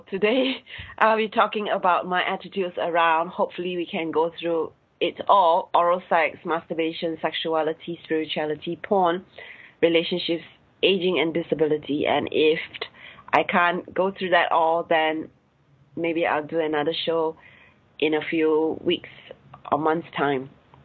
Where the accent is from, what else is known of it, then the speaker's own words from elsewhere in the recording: Singapore; I'm a Singaporean Chinese, born and bred in Singapore. Some people assume that I have lived abroad. I have not.